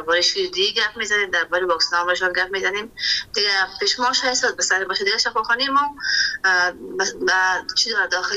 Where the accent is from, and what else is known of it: Kabul, Afghanistan; born or raised there